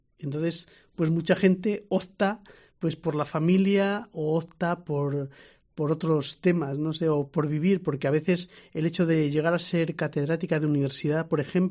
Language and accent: Spanish; Ávila, Castile and León, Spain; also born or lived in Murcia; me viniera aquí a Ávila, que me encantó volver a mi tierra, pero puedo decir aquello del corazón partido, medio corazón lo dejé en Murcia y el otro medio me lo traje para acá